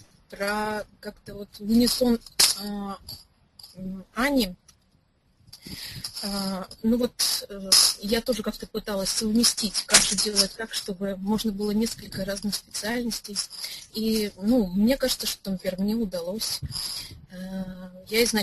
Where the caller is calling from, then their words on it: Saint Petersburg, Russia; я из Санкт-Петербурга